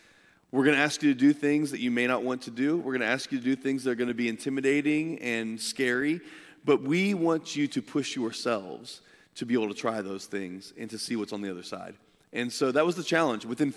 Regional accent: Indiana, United States; And so I went back to my hometown in Indiana

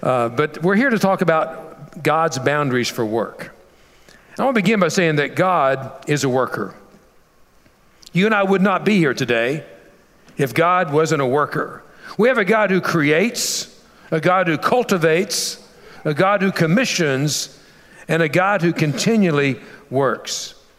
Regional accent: Kentucky, United States; And so when I talked about where my dad worked at, they said, "Unbelievable. Russell, Kentucky, Ashland, Kentucky." And my dad worked at Armco Steel. And in my community where I grew up, either you worked at the steel mill or the railroad or a chemical plant

